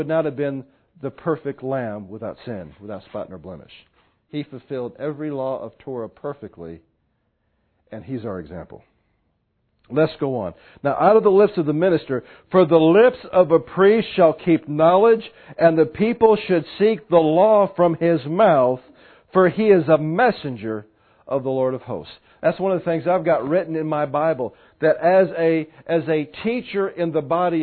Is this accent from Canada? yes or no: no; United States; And we're so American.